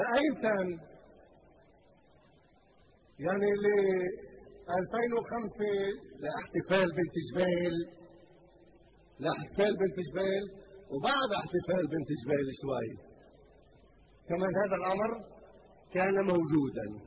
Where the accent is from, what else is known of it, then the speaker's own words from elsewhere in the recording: Lebanon; نحن كلبنانيين واجهنا تحت عنوان المقاومة هذا التهديد الصهيوني لوطننا ولبلدنا ولشعبنا